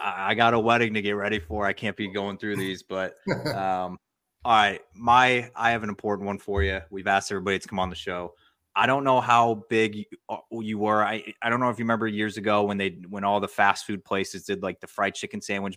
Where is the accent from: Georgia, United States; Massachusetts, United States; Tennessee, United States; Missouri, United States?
Missouri, United States; St. Louis; I grew up in St. Louis, so Yeah, no, that's incredible.